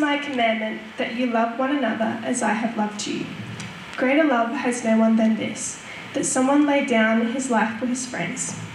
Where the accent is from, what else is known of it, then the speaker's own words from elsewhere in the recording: Westside, Queensland, Australia; I'm from Westside in Queensland